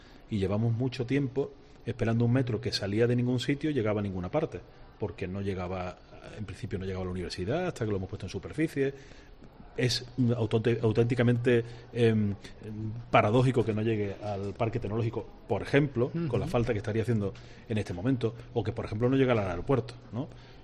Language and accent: Spanish; Málaga, Andalusia, Spain; felicitarnos como malagueños